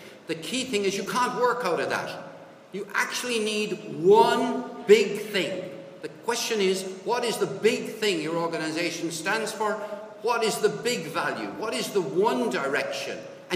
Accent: Cork, Munster, Ireland; We come from Cork. The River Lee in Cork is getting better, right?

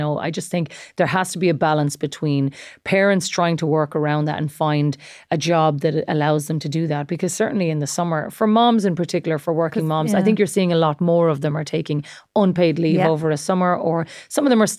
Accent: Australia; Like, let's say when I grew up in Australia, because the seasons are flipped, it's obviously summer over Christmas.

